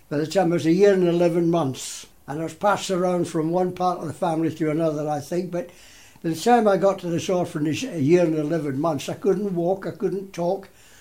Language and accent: English; Glasgow, Scotland, United Kingdom; born there; Well, I was born in Glasgow.